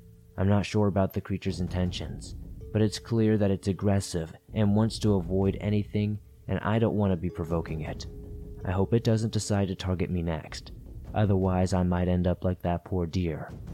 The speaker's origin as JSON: {"language": "English", "town": "Lancaster", "region": "Pennsylvania", "country": "United States", "said": "I'm from Lancaster, Pennsylvania, and this incident occurred in January of last year in the middle of winter."}